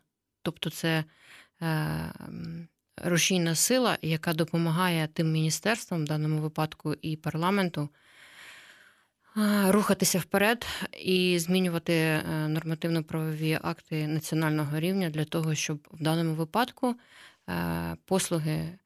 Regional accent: Kyiv, Ukraine; все життя працюю в місті Києві, це моє рідне місто.

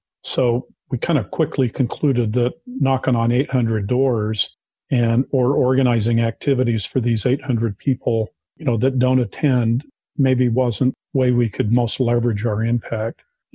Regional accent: Salt Lake City, Utah, United States; Yeah, I grew up in Salt Lake, you know, a lifelong member of the church.

